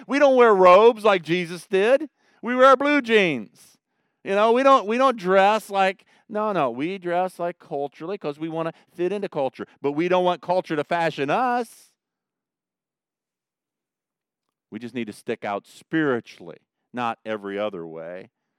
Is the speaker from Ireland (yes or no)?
no; Ohio, United States; I grew up in Northern Ohio, Amish country.